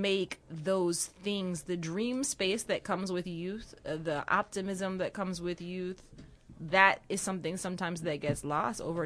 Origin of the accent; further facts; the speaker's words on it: Washington, District of Columbia, United States; I'm from Washington, DC.